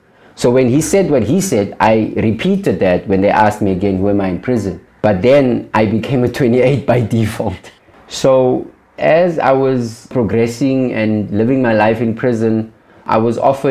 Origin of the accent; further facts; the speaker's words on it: Cape Town, Western Cape, South Africa; now in Johannesburg, South Africa; I was born and bred in Cape Town, little community called Valhalla Park.